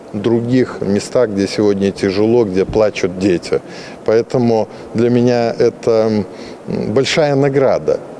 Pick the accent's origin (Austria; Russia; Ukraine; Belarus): Belarus; Мы, белорусы, добрые люди, мирные